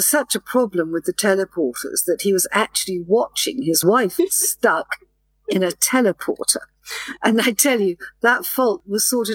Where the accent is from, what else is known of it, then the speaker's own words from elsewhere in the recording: England, United Kingdom; I'm English, but I speak very clear what they call international English.